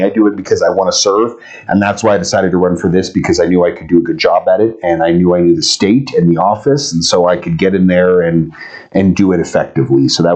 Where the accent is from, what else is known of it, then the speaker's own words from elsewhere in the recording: Rawlins, Wyoming, United States; I grew up in Rollins for my local Carbon County listeners. I grew up actually out of Fort Steele on a ranch. And so my dad's a physician here in town … And so grew up here in Carbon County, went through high school here